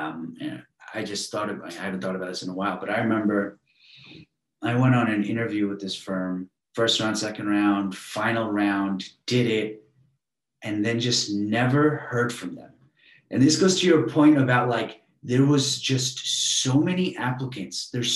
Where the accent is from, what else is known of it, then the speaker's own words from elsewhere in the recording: Queens, New York, United States; I'm a kid from Queens.